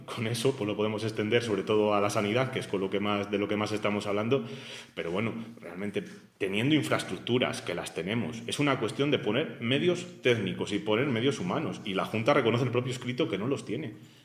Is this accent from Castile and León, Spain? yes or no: yes; Salamanca, Castile and León, Spain; yo soy de Salamanca y allí ocurre una cosa un poco parecida en la Sierra de Francia